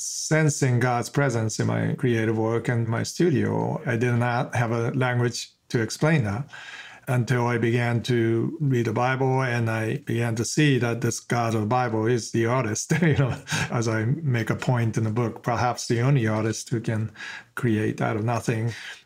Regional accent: New Jersey, United States; also born or lived in Boston / Sweden / Kamakura, Japan; I was born in Boston. My father, being a research scientist, we spent a lot of time in other places as well, such as Sweden. But I went to grade school in Kamakura, Japan, and then I was back in New Jersey for middle school, high school

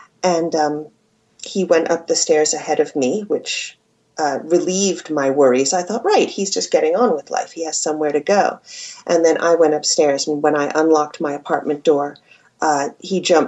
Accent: United States; now in Cambridge, United Kingdom; I'm an American writer living in Cambridge, England. I've lived here for 10 years.

